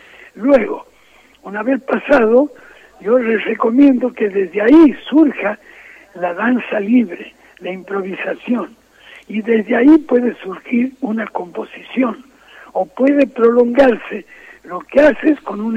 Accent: Mendoza, Argentina; seguro que voy atrás como mendocino, como argentino

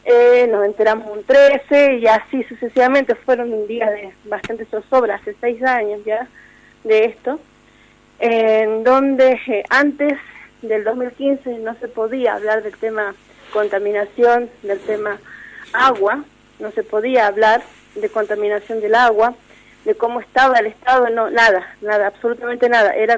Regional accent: La Rioja, Argentina; now in Jáchal, Argentina; yo no soy de Hacha, ¿sí? No soy sanjuanina, soy de la provincia de La Rioja, soy vecina, pero hace ya más de 10 años que vivo acá en Hacha

